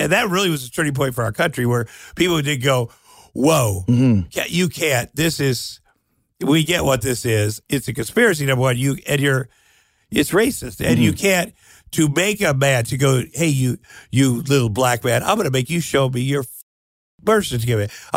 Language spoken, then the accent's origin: English; Iowa, United States; I grew up in Iowa.